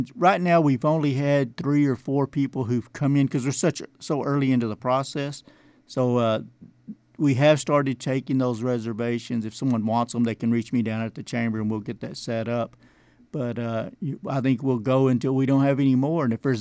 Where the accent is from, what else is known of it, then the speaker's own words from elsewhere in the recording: Pasadena, Texas, United States; And so if you know, my grandparents are Irish and I'm from Pasadena, that kind of makes me